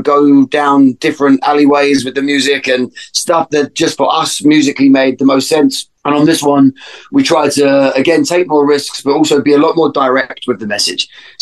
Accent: London, United Kingdom; because I grew up in North London. But I'm from East London

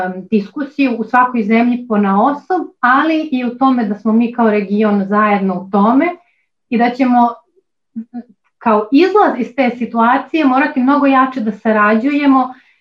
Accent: North Rhine-Westphalia, Germany; moved away; Ja sam odrasla u Nemačkoj, u Ruškoj oblasti, odmah do jednog grada, u jednom gradu pored Dortmunda

